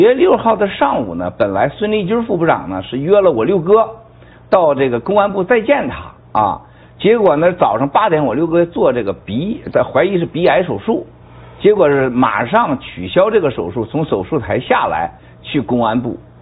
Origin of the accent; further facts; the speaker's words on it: Panshi, Jilin, China; born there; 这个我们这个东北啊，我出生的地方叫吉林省磐石县赵家沟，我们家呢还有个老房子